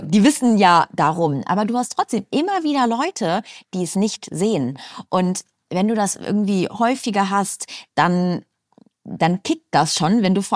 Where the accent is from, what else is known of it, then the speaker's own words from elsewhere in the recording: Hanover, Lower Saxony, Germany; Ich komme aus Hannover ursprünglich. Hannover ist ein kleines Dorf.